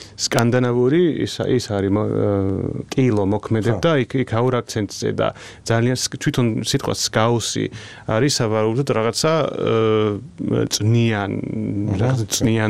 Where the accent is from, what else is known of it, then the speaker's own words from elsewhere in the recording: United Kingdom; აი მართლა ჩემი ბრიტანეთი არის, მე გავიზარდე ევროკავშირის წევრ ქვეყანაში, დიდი ბრიტანეთი, იყო ძალიან ევროპული რა